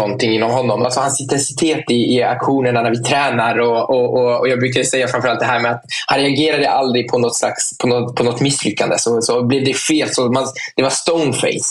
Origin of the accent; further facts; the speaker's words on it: France; Jag är fransman, så det är okej att flexa som fransman.